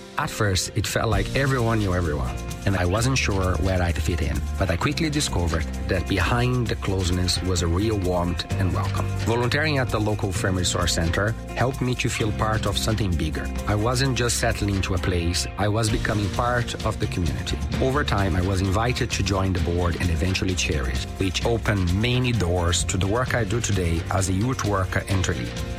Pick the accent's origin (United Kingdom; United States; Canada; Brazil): Brazil; moved away as an adult; now in Ireland; from Brazil. I came to Ireland in March 2011, right in the middle of St. Patrick's Week, a time full of celebration, color and community.